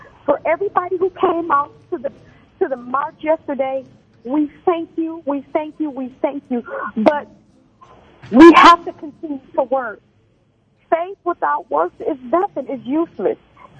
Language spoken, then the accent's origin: English; Detroit, Michigan, United States; I'm from Detroit.